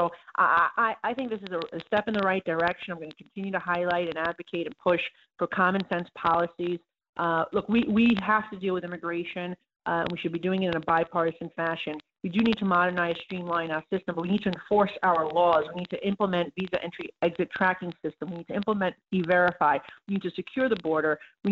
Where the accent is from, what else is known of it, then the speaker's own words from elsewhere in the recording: New York, United States; and I'm from New York